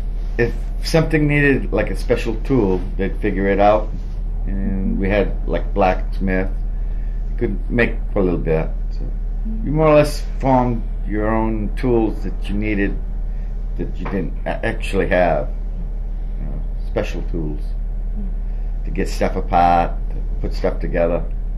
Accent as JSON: {"language": "English", "town": "Mechanic Falls", "region": "Maine", "country": "United States", "tie": "born or raised there", "said": "I was born in Mechanic Falls in 1950."}